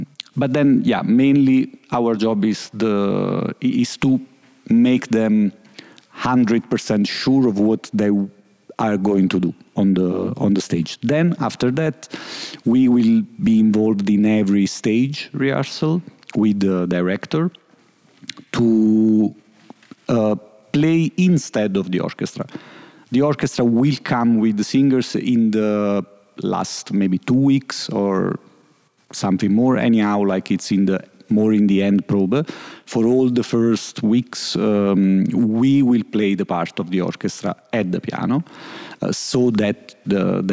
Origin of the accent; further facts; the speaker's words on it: Naples, Campania, Italy; I'm from Napoli in South Italy.